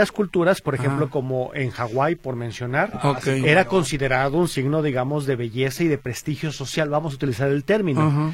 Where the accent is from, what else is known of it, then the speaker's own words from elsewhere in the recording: Mexico; nos representan como mexicanos